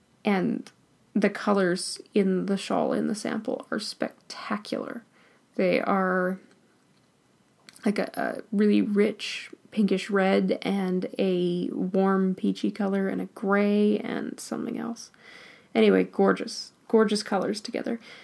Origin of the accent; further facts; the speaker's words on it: Pacific Northwest, United States; accent: Pacific Northwest; I drawl through it in my Pacific Northwest accent